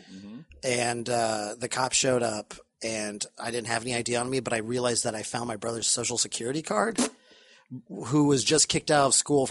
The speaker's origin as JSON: {"language": "English", "town": "Chicago", "region": "Illinois", "country": "United States", "said": "Like, yeah, I'm from Chicago."}